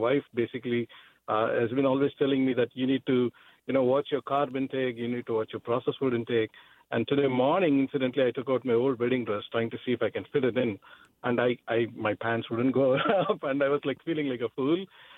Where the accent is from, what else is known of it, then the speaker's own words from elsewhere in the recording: India; though I'm from India